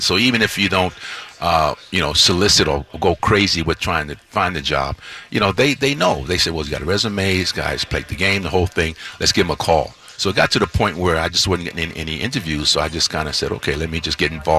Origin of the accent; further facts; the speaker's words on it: New York City, New York, United States; You know, I grew up a Met fan. I grew up in the city. I grew up playing in Prospect Park, the whole thing.